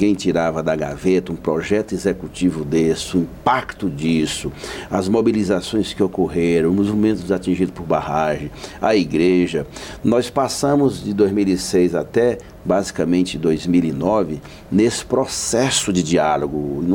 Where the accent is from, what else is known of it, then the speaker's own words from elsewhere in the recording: Ceará, Brazil; Eu sou do sertão do Ceará, moro numa região do sertão de Xiramubim